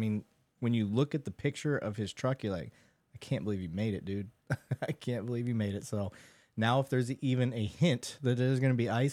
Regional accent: Flint, Michigan, United States; So in Michigan growing up, it would be nothing. And I grew up in Flint.

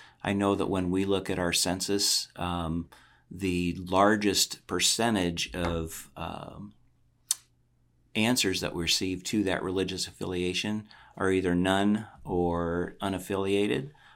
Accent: Cedar Rapids, Iowa, United States; also born or lived in Missouri; Born and raised in Cedar Rapids and then moved to Missouri for the college experience and then back here.

